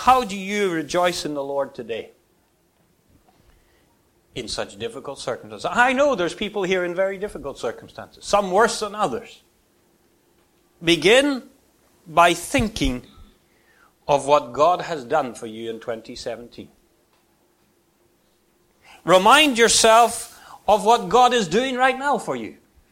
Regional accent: Ireland; He grew up in a town near where I grew up in Ireland.

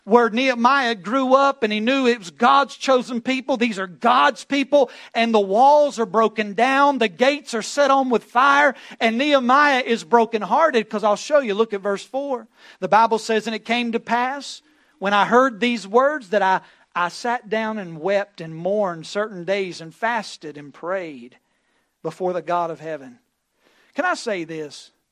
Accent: North Carolina, United States; I grew up right outside of Coulomie, North Carolina. We have a Dollar General there.

